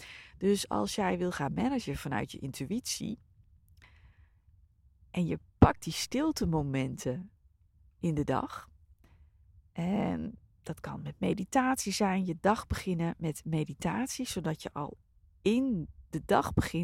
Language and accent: Dutch; Harlingen, Friesland, Netherlands; born there; Ik ben bijvoorbeeld geboren in Harlingen.